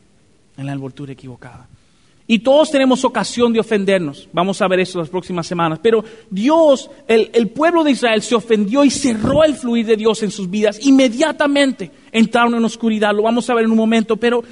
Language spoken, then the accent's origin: Spanish; Dominican Republic; yo no soy mexicano, a mí hay que decirme que yo soy dominicano